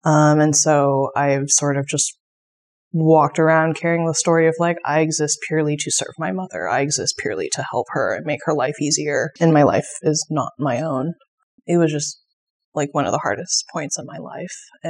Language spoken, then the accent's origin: English; Seattle, Washington, United States; born there; I was born here in Seattle. My parents are first generation.